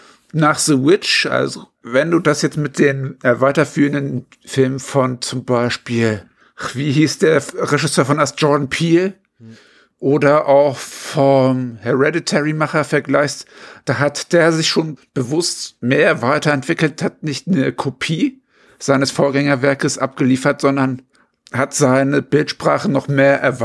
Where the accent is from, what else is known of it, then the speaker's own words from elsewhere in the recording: Bavaria, Germany; Ich komme aus Bayern, von daher.